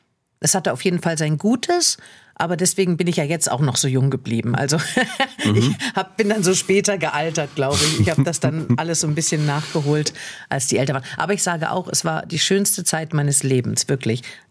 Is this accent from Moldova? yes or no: no; Ulm, Baden-Württemberg, Germany; born there; Ich bin in Ulm geboren